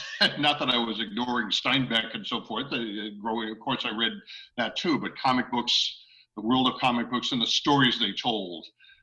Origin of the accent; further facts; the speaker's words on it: Providence, Rhode Island, United States; I grew up in Providence, born and raised, okay, so I went to Catholic schools all my life.